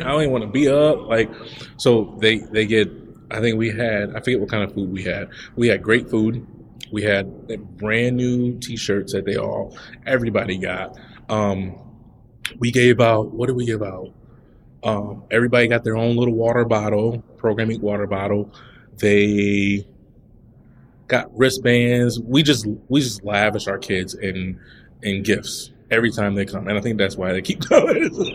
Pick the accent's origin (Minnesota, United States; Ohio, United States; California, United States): Ohio, United States; Toledo; Yeah, so I grew up in the Toledo, Ohio area. I played sports. I was a musician. Lived with my mom and my two other brothers.